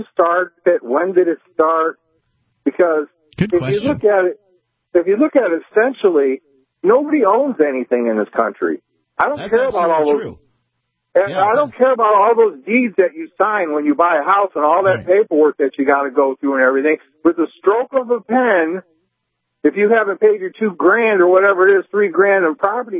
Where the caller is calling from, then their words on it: Michigan, United States; Michigan.